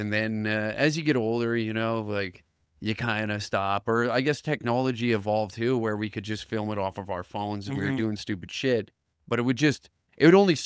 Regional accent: Taber, Alberta, Canada; moved away; Because I'd moved away from my hometown, Taber, Alberta. So I'm away from my friends

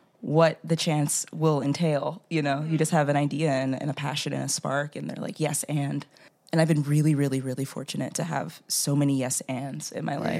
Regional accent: Philadelphia, Pennsylvania, United States; And because I'm born and raised in Southwest Philadelphia and have lived all over the city since, you know, moving out of my parents' home.

